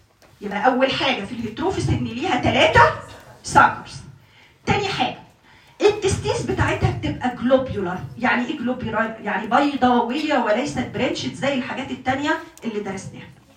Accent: Egypt; فطبعا عندنا في مصر بحيرات وبحار كتير

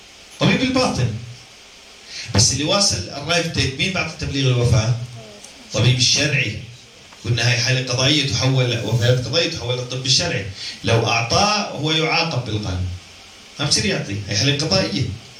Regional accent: Jordan; عندنا في الاردن اعطاء تباليغ وفاه وتباليغ ولاده

